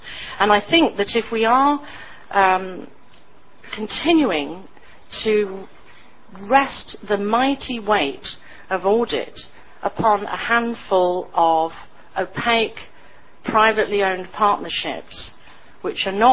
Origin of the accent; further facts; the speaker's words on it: United Kingdom; being British it sounds so disloyal.